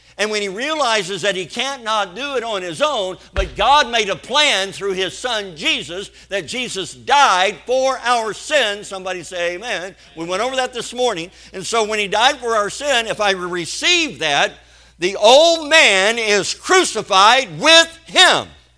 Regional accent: Kentucky, United States; also born or lived in Missouri / Oklahoma; I'm in Missouri. I was born here. I grew up in Kentucky. I've been in Oklahoma a long time.

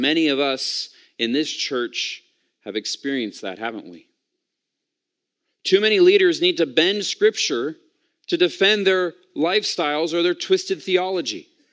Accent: United States; now in England, United Kingdom; Now, I know I'm an American in England, so I need to tread lightly here.

